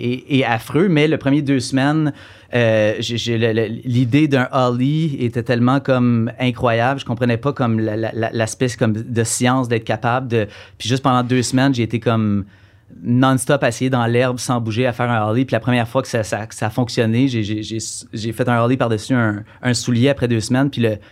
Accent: Ottawa, Ontario, Canada; born there; Au fait, je suis né à Ottawa, qui était Gloucester avant, puis ils ont tout appelé ça la même place.

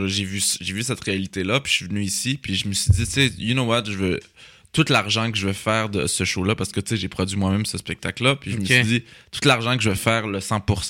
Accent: Laval, Quebec, Canada; also born or lived in Saint-Eustache; J'habitais à Laval, puis c'était très multiculturel. Puis à l'époque, il n'y avait pas beaucoup d'immigrants. Puis ce qu'il y avait vraiment, c'était les Libanais, les Syriens, les Grecs, les Arméniens

